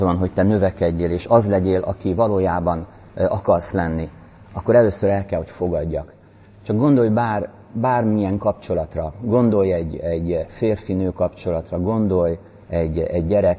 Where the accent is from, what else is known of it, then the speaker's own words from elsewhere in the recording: Szeged, Csongrád-Csanád, Hungary; én szegedi vagyok